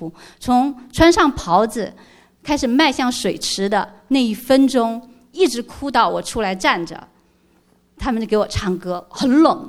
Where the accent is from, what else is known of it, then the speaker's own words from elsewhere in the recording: Japan; 就是有地震的地方，因为我从日本来，可是神却把我们送来了这里。